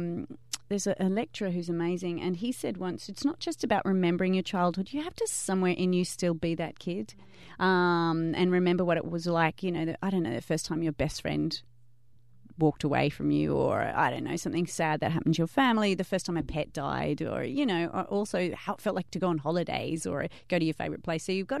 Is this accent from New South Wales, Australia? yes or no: yes; Sydney, New South Wales, Australia; I was born in Western Sydney. I grew up in a regular house, regular backyard, you know, nothing special.